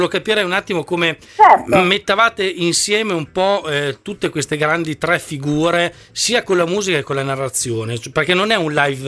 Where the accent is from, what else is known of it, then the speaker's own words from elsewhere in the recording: Reggio Emilia, Emilia-Romagna, Italy; ma io vengo a suonare, devo cantare così, sono di Reggio